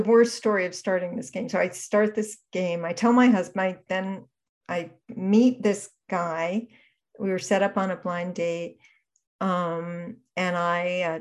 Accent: Massachusetts, United States; And my late husband and I grew up playing tennis in Western Massachusetts. We grew up together.

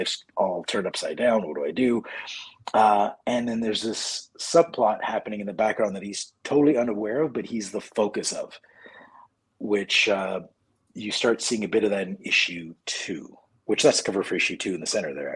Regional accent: Toronto, Ontario, Canada; And because I figured since like Toronto's my hometown

